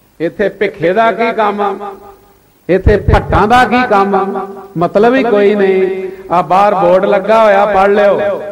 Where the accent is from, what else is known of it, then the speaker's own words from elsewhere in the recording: Punjab, India; also born or lived in Doaba; ਮੈਂ ਜੰਮਿਆ ਦੁਆਬੇ ਚ, ਪਲਿਆ ਮਾਝੇ ਚ, ਦੁਬਾਰਾ ਫਿਰ ਦੁਆਬੇ ਚ, ਤੇ ਹੁਣ ਫਿਰ ਮਾਝੇ ਚ, ਬਹੁਤ ਸਮਾਂ ਦੁਆਬੇ ਚ ਬੀਤਿਆ